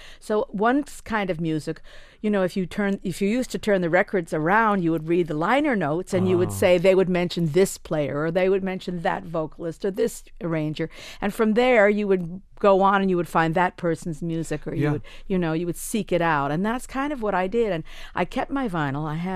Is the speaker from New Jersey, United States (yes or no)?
no; Hawaii, United States; moved away as an adult; Well, I lived in Hawaii my whole life. I was born in Hawaii, and I lived there until I was 19 years old. And it was sort of like a crossroads.